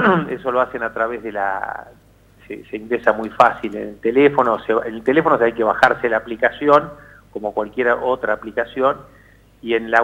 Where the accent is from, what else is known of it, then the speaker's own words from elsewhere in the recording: Argentina; Uno, esté donde esté, siempre sigue siendo argentino